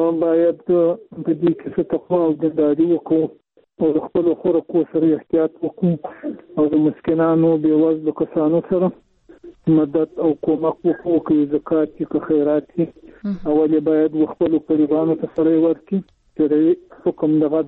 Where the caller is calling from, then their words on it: Shajoy, Zabul, Afghanistan; از تو خیم د زابل وزارت شاجول ولسوالی.